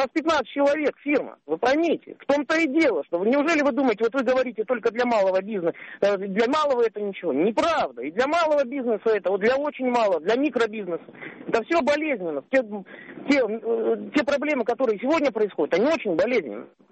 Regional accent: Volgograd, Volgograd Oblast, Russia; я предприниматель из Волгограда.

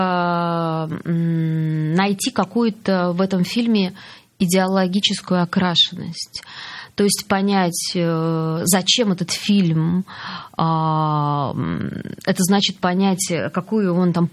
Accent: Saint Petersburg, Russia; Мне было очень важно именно в Петербурге совершить такое, как бы, поездку по кинотеатрам. Ну, все-таки это мой родной город.

